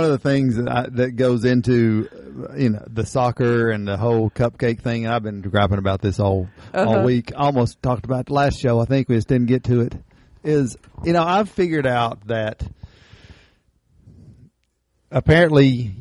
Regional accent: United States; because my competitive, being an American, I want to win in everything.

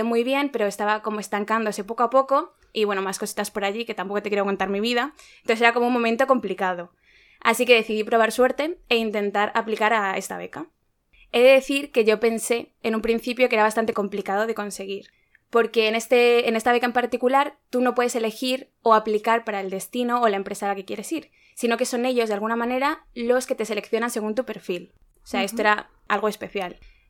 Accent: Madrid, Community of Madrid, Spain; conocer gente y lugares súper diferentes pues a de donde yo soy, a Madrid

